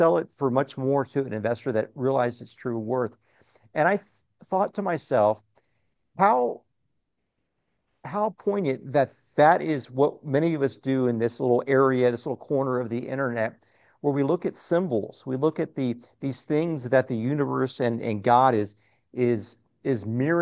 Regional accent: Corpus Christi, Texas, United States; growing up in Corpus Christi, just a few streets down

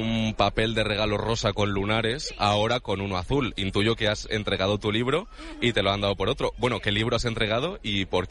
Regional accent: Vargas, Cantabria, Spain; No sé si parezco ya … hablando de mi pueblo de Cantabria

